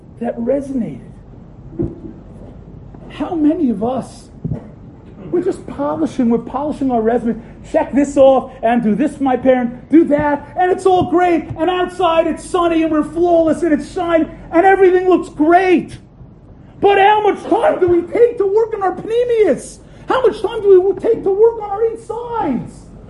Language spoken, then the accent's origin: English; Staten Island, New York, United States; I grew up in Staten Island, New York. Back then, it was a community populated, our neighbors were Italians. Now it's becoming Hasidish.